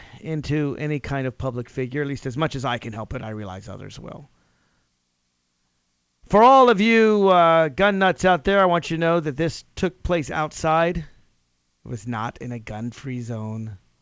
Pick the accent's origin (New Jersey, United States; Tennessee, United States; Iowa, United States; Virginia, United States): Virginia, United States; in my neck of the woods, or at least in my home state of Virginia